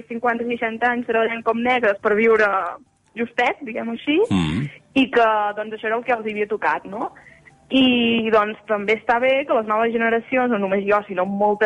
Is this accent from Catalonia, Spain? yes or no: yes; Sora, Catalonia, Spain; ens hem traslladat a Sora, que és un poble petitíssim, de menys de 200 habitants, i allà passo, sí, fins fa mig any, sí, sí, soc de Sora, sí. I visc a pagès